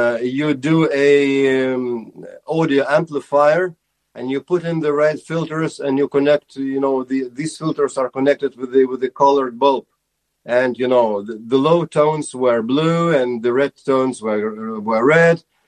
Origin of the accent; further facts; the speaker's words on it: Vilnius, Vilnius County, Lithuania; English is a second language; My hometown is the capital city, Vilnius. Vilnius, capital of Lithuania. It's my native town.